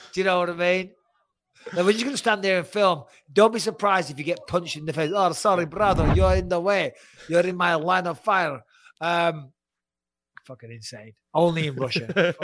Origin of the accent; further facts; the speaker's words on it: United Kingdom; I'm not saying, as a Brit, you know what I mean?